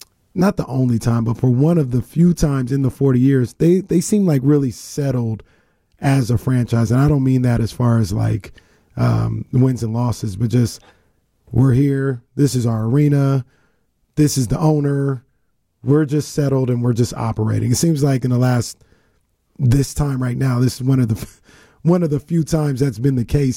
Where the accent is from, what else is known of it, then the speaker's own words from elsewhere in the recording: Sacramento, California, United States; James, I was talking about how I'm born and raised in Sacramento. I don't know a Sacramento without the Kings.